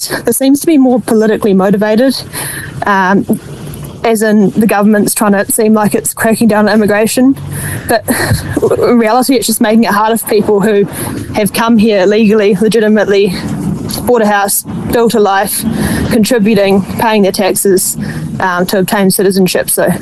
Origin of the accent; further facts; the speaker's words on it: New Zealand; moved away as an adult; now in Ireland; I'm from New Zealand. I'm 29. I'm married to an Irish man. We bought a house here about 2 years ago. I've been in the country for 3 years.